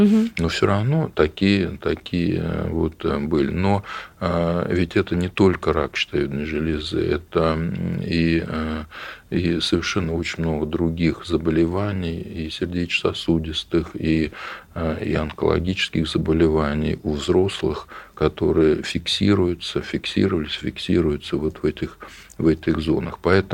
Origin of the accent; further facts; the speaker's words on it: Oryol Oblast, Russia; я из Орловской области, которая пострадала, многие районы, которые пострадали от Чернобыльской аварии